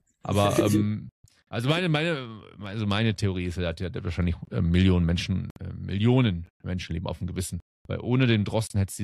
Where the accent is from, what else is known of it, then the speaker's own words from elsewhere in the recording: Netherlands; also born or lived in Cologne / Germany / Iceland / Africa; now in Brazil; ich bin in Köln geboren, oder wurde in Köln geboren, heißt das, glaube ich, hab immer zwischen Deutschland und Holland dann gewohnt, und die meiste Zeit meines Lebens habe ich in Niederlanden gewohnt. Ein paar Jahre auf Island, ein paar Jahre in Afrika, ja, jetzt 5, 6 Jahre in Brasilien